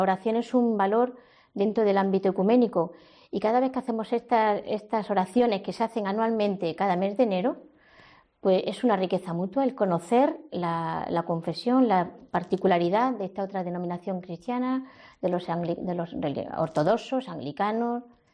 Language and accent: Spanish; Granada, Andalusia, Spain; yo era estudiante de medicina en Granada, de donde soy precisamente, de Granada.